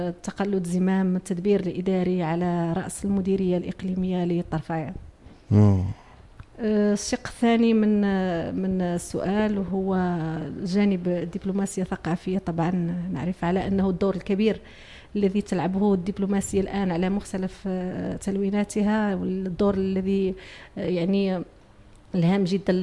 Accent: Morocco; ونحاول أننا نظهر تجربتنا احنا كمغاربة

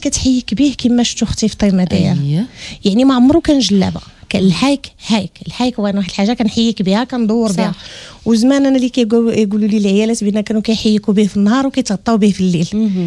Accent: South-East, Morocco; حنا عندنا في الجنوب الشرقي بحكم ان الجنوب الشرقي يعني مازال مجتمع ذكوري بامتياز

